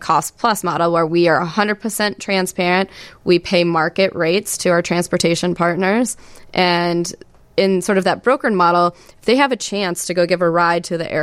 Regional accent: Iowa, United States; I grew up in Iowa, in a town of like 25,000 people.

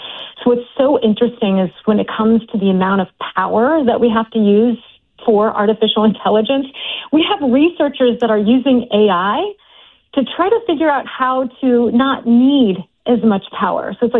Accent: St. Louis, Missouri, United States; now in Washington, United States; I'm originally from St. Louis. My family lives there.

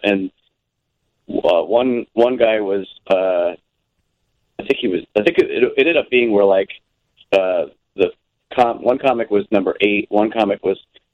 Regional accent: New Jersey, United States; also born or lived in New York; now in Chicago, United States; Yeah, East Coast. I was born in New York, and then we moved to New Jersey, and I grew up there. And then I've been in Chicago probably almost 13 years now.

